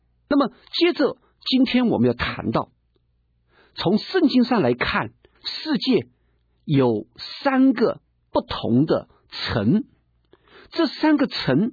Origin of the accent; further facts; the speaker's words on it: China; 特别我们中国人，我们在我们的中国的历史里面也是一个拜偶像的一个国家。我们所生长的环境多数都是在一个拜偶像的一个环境里面